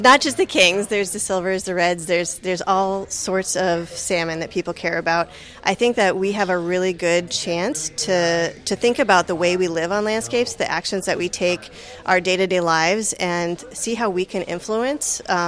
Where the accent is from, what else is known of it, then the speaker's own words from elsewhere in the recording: Alaska, United States; Well, I grew up in the Southern Kenai Peninsula, grew up catching kings, you know, every summer